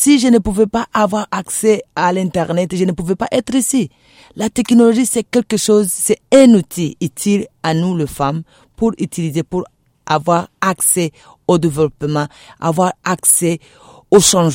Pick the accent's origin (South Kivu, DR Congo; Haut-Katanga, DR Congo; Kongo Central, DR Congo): South Kivu, DR Congo; Bukavu; je suis originaire de Bukavu, précisément dans le territoire de Mwenga, le village de Tombwe. En RDC